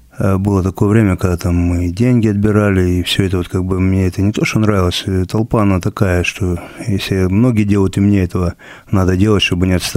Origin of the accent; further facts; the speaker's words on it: Rylsk, Kursk Oblast, Russia; Это Курская область, город Рыльск такой был. Ну, это все в одной Курской области, как и сейчас я живу.